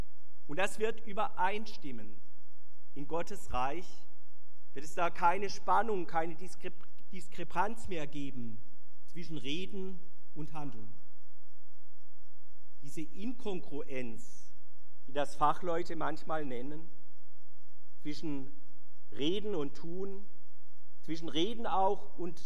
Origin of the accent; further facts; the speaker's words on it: Pforzheim, Baden-Württemberg, Germany; auf den Straßen meiner Heimatstadt Pforzheim